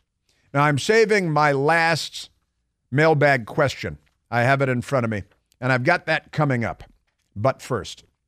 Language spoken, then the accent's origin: English; Glenview, Illinois, United States; also born or lived in Pelham, New York; when I was a small child and we moved from Pelham, New York to Glenview, Illinois on the North Shore of Chicago, at that point there were five of us. I was one of five brothers then